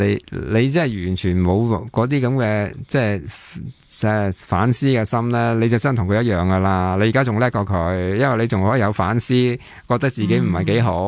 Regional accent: Hong Kong; 我哋香港人心而家好僵化，即系你死我活咁

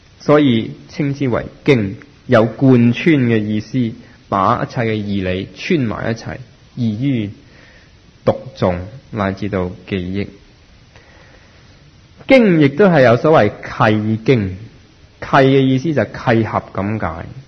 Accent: Hong Kong; 1984年，中国要收翻香港，我哋香港人，我谂八九成都希望啲英国佬唔好走。

